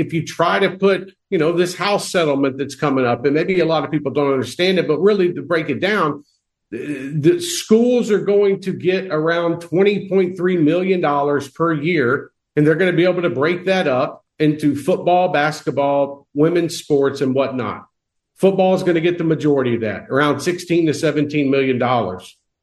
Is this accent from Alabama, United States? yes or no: yes; Mobile, Alabama, United States; look, I'm from Mobile, Alabama, okay?